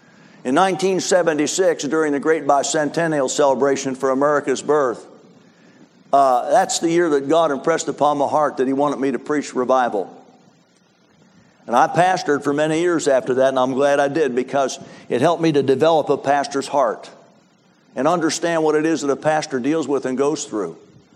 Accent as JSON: {"language": "English", "town": "Philadelphia", "region": "Pennsylvania", "country": "United States", "tie": "born or raised there", "said": "I preach in an inner city church in my hometown, Philadelphia, in the worst section of the city, Fishtown."}